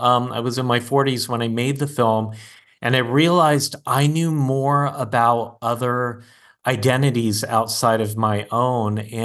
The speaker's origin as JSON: {"language": "English", "town": "San Diego", "region": "California", "country": "United States", "tie": "born or raised there", "said": "I grew up in San Diego in a military town"}